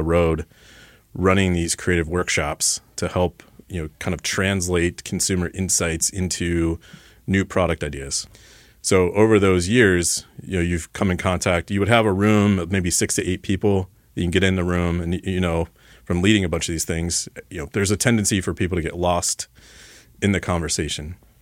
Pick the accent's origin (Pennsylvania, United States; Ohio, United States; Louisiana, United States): Ohio, United States; Cincinnati; So, I mean, I grew up in Cincinnati, went to DAP, a design school here locally.